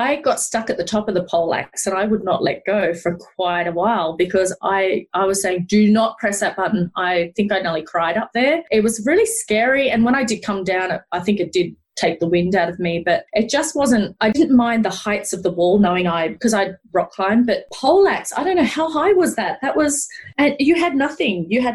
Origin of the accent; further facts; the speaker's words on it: Australia; I mean, we love Australia. I mean, I'm Australian. I've lived in different cities in Australia, but there's something special about Sydney